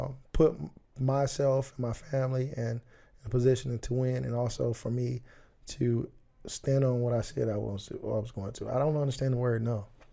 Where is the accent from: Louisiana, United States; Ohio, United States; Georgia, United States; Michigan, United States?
Michigan, United States; Muskegon; I'm from Muskegon, bro. Like that's crazy.